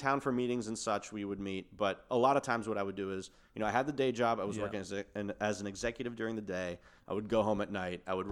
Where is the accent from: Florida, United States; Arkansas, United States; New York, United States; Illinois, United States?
New York, United States; Buffalo; No, growing up in Buffalo was amazing.